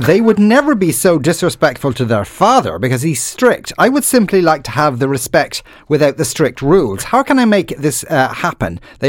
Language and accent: English; France; I'm from France. Both my parents are non-religious, but at 8, I chose to study religion and did my first communion and then my confirmation.